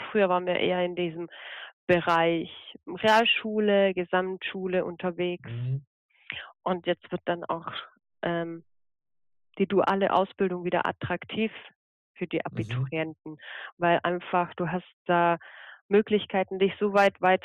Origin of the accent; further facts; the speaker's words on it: Croatia; first language Croatian; German is a second language; dementsprechend aus Kroatien und dann würde ich 3 Monate dahin gehen.